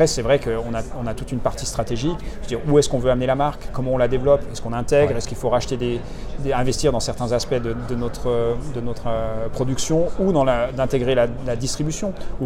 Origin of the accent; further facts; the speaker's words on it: Vaud, Switzerland; C'est vrai que j'ai grandi à la Vallée de Joux, qui est quand même un des hauts lieux de la haute horlogerie en Suisse, avec des marques comme Audemars Piguet, Breguet, Blancpain et autres, Jaeger LeCoultre.